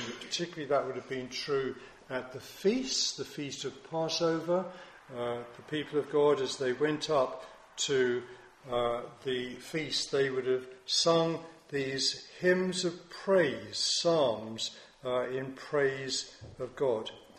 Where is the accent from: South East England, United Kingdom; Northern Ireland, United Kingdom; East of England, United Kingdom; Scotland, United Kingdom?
East of England, United Kingdom; Halstead; And as he drove along from my hometown, Housted, to Braintree, I remember being on the bus as a boy